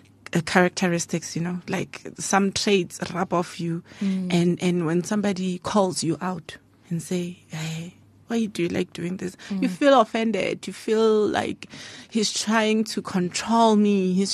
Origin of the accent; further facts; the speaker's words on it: Soshanguve, Gauteng, South Africa; I'm from Sosha Mguve